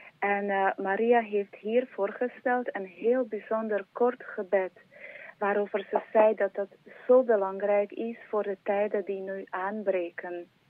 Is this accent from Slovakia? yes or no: yes; Slovakia; En ik kom oorspronkelijk uit Slowakije.